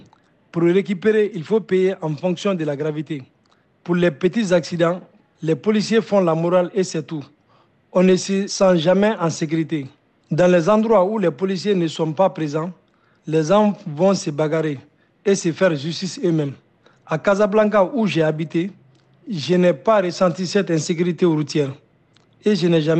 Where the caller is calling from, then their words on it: Conakry, Guinea; Je suis Follet de la Guinée-Conakry.